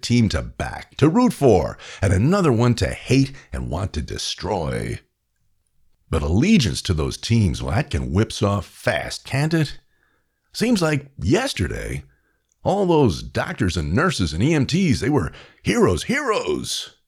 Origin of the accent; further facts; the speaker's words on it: New York, United States; Growing up in New York, I was asked 1,000 times